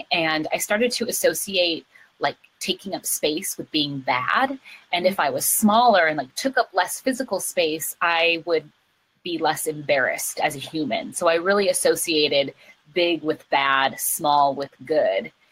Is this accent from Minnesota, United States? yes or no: yes; Twin Cities, Minnesota, United States; In Minnesota. In the Twin Cities.